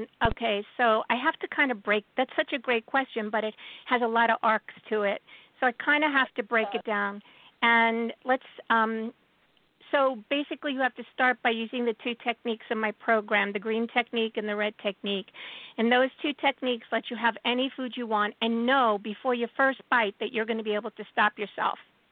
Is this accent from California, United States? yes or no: no; Brooklyn, New York, United States; And I'm a Jew from Brooklyn